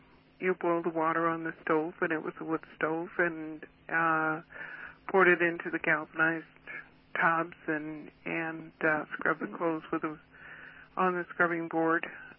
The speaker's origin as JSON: {"language": "English", "town": "Salt Spring Island", "region": "British Columbia", "country": "Canada", "tie": "born or raised there", "said": "Well, I grew up on Salt Spring, and we didn't have electricity, running water, or telephone."}